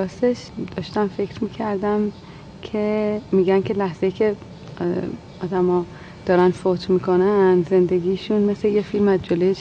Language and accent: Persian; Tehran, Tehran Province, Iran; کودکیمون که توی تهران بودیم، ما تو اوج بمبارون و ترور منافقین و این جریانات بودیم، چون محله ما یه محله تقریبا مذهبی نشین بود